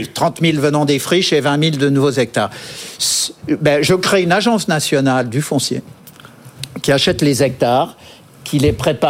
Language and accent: French; France; Je suis français, moi.